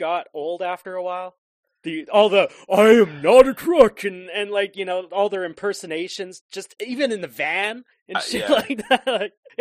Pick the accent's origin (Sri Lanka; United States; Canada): Canada; we may not know this because we're Canadian